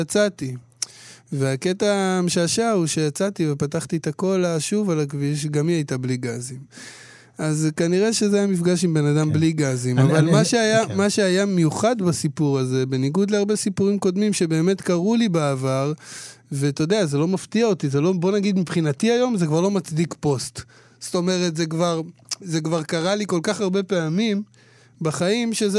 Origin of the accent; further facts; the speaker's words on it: Hadera, Haifa District, Israel; אמנם אני גדלתי בחדרה, אבל גבעת אולגה זה המקום שבו אבי גדל, ויש לי שם משפחה גדולה וחברים רבים, ואני סוג של גדלתי בגבעת אולגה, זאת אומרת, זה היה הבית השני שלי